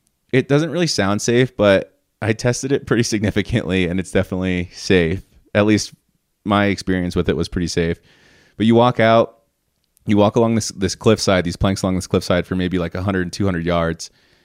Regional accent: United States; had met another American. So it was like nice to be able to talk to someone, I guess, you know, in my native tongue

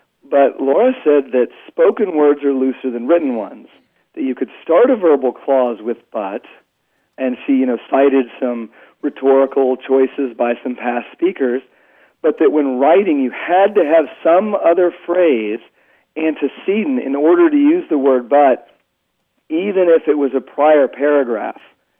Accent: McKinney, Texas, United States; I'm from McKinney, Texas.

